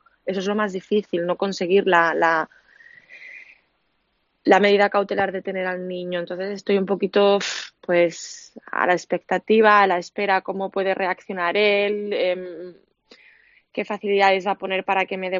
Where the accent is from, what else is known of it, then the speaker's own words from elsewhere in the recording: Lleida, Catalonia, Spain; moved away as an adult; now in Egypt; yo me casé en Lérida, yo soy de Lérida.